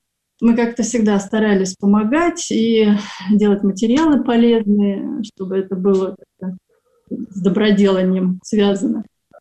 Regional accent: Astrakhan, Astrakhan Oblast, Russia; Поэтому я из Астрахани поехала сначала в Петербург, потом в Москву

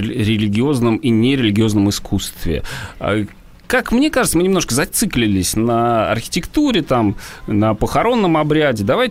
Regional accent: Tambov, Tambov Oblast, Russia; а люди из глубинки, как из Тамбова, если в Москве редко бываем

